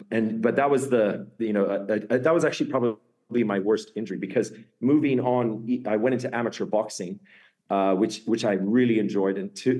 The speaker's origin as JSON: {"language": "English", "country": "Australia", "said": "I'm actually originally Australian. Obviously being Australian, you have to play rugby."}